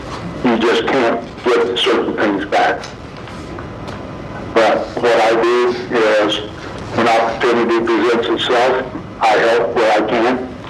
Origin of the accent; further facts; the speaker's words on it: Marion, Ohio, United States; There's a lot of people that I grew up with in Marion, Ohio, because that's where I was born